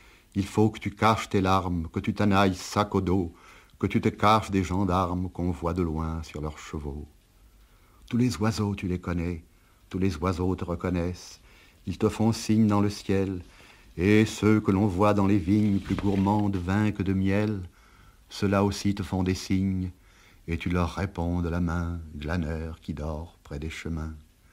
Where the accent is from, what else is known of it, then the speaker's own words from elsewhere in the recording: Narbonne, Occitanie, France; Tout le monde sait que je suis de Narbonne, ça ne va pas coller.